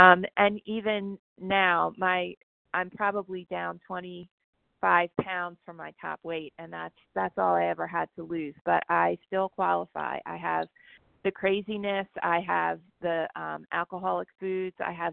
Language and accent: English; New Jersey, United States; I'm from New Jersey.